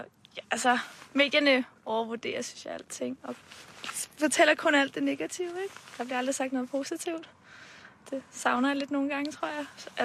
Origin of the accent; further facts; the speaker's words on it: Copenhagen, Capital Region of Denmark, Denmark; Jeg kommer fra Danmark. Og her fra Brøndshøj.